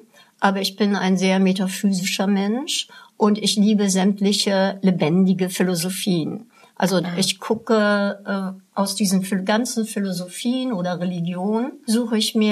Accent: Berlin, Germany; kam ich zurück in meine Heimatstadt Berlin

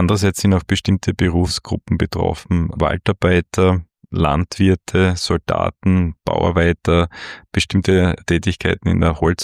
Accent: Styria, Austria; in der Weststeiermark Infektionen verursacht. Das ist, wo ich aufgewachsen bin.

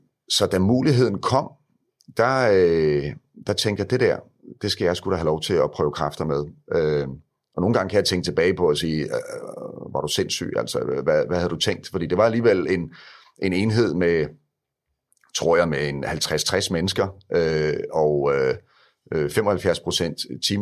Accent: Greve, Zealand, Denmark; så er jeg jo født og opvokset i Greve, bor stadigvæk i Greve i øvrigt

